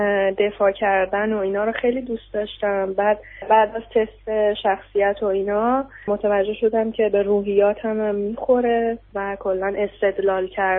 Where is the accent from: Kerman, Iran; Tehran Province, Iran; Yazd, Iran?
Tehran Province, Iran; Shahriar; از استان تهران، شهر شهریار.